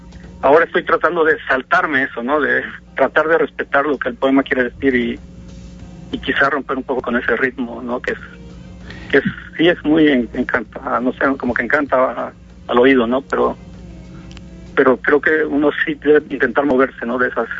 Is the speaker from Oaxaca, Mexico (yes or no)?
yes; Oaxaca, Mexico; moved away; porque yo no soy de aquí, ¿no? Soy de Oaxaca, pero ya llevo casi 20 años viviendo.